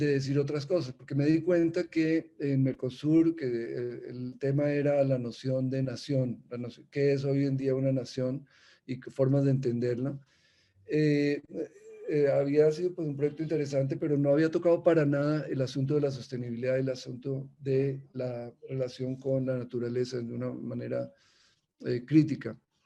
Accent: Colombia; voy a hacer algo en mi país, voy a dejar de tener como un trabajo internacional y me voy a centrar en Colombia

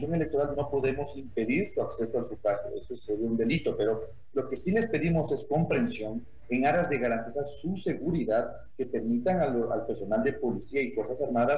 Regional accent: Ecuador; es nuestra obligación como ecuatorianos

